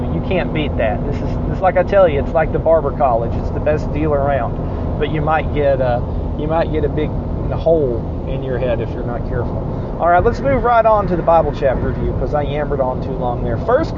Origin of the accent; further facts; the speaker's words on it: the South, United States; I'm from the South.